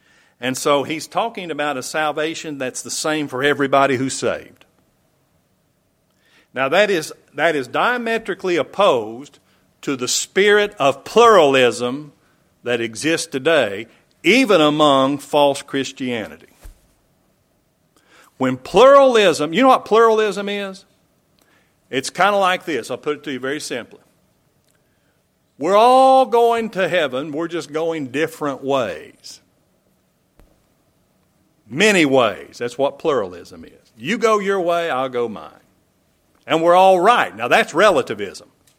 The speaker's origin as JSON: {"language": "English", "region": "Kentucky", "country": "United States", "tie": "born or raised there", "also_born_or_lived": "Huntington, United States", "said": "You know I was born in West Virginia, even though I'm from Kentucky. We lived in Kentucky, but I was born in West Virginia."}